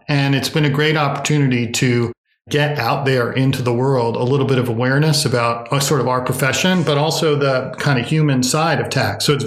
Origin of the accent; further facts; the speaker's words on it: New Jersey, United States; we moved out of the city in 2008. To the town where I grew up in New Jersey near Princeton.